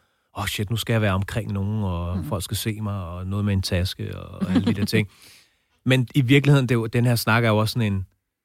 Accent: Brøndby Strand, Capital Region of Denmark, Denmark; jeg er vokset op ude i Brøndby Strand.

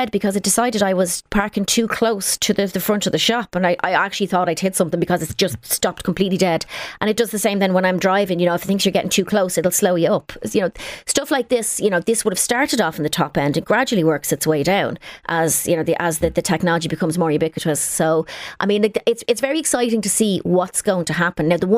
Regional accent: Ireland; I'm Irish. I'm 90% rain.

